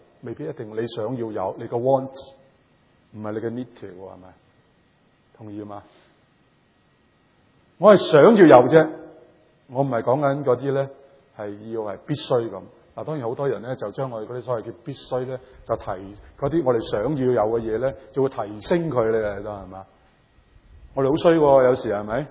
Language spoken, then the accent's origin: Cantonese; Hong Kong; now in Canada; 在加拿大的公车或者那些 subway 都好呢，那个车在我们香港人角度里面空地的